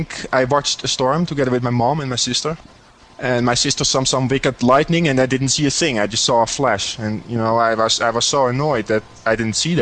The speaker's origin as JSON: {"language": "English", "country": "Netherlands", "tie": "born or raised there", "said": "I grew up in the Netherlands, and my father was a photographer"}